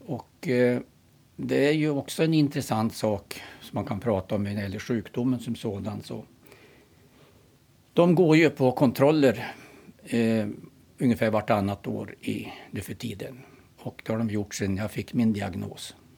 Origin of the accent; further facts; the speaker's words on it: Gnarp, Västernorrland County, Sweden; Ja, jag är en bondpojk från Gnarp, 4 mil söder om Sundsvall. Uppvuxen på en bondgård.